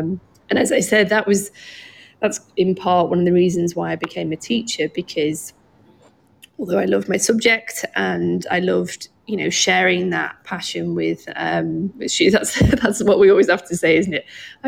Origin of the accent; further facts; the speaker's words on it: Wales, United Kingdom; we grew up in North Wales